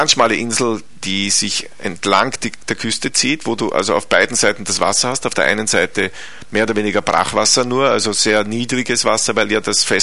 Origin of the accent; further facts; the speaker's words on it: Carinthia, Austria; ich bin in Kärnten aufgewachsen und bin auch immer wieder hingefahren und verbringe auch sehr viele meiner Urlaube in Kärnten.